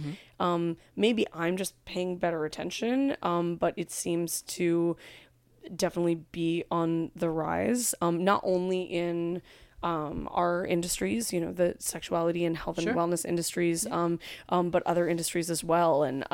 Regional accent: California, United States; I'm from California, so I see a lot of hippies like reusing bags

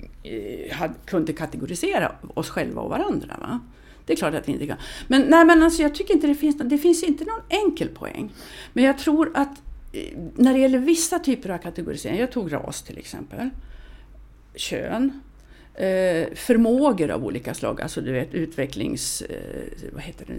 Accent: Lycksele, Västerbotten County, Sweden; born there; Jag är född i Lycksele. Det är inte många som är det, men okej, det är ganska många.

